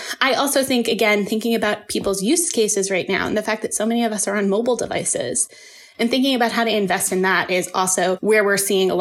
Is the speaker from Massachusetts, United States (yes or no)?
yes; Revere, Massachusetts, United States; I grew up a little bit outside of Boston in a city called Revere, Massachusetts. And I'm currently still in Massachusetts, so native Bay Stater here.